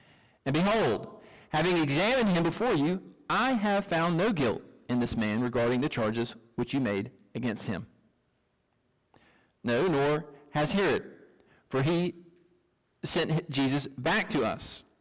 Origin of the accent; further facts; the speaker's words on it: Alabama, United States; When I was growing up in Alabama, there came a point in my life where I thought that I wanted to live up in the Northeast